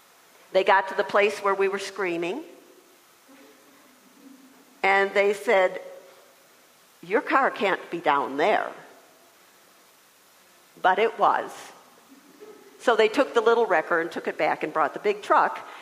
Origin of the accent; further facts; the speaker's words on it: Michigan, United States; they asked us, they said, and where are you from? And we said, Michigan.